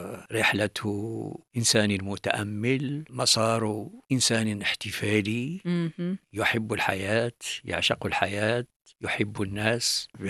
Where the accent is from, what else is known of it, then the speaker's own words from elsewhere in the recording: Berkane, Oriental, Morocco; born there; فرأيت النور في مدينة أبركان التي هي أخذت الاسم من ولي صالح بالمدينة يسمى سيدي أحمد أبركان. وأبركان بالأمازيغية تعني الأسود،